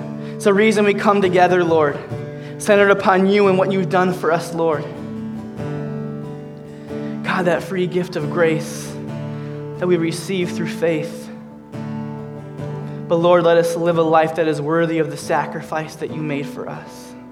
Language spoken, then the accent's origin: English; Minnesota, United States; And I'm not a little girl, but … I'm from Minnesota.